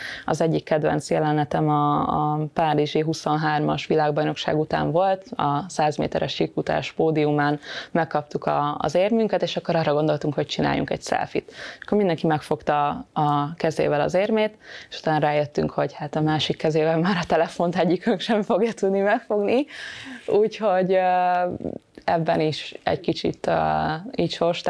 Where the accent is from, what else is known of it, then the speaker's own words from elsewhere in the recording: Szombathely, Vas, Hungary; én amíg Szombathelyen éltem, ugye ott nőttem fel, nem találkoztam hozzám hasonló sérülttel.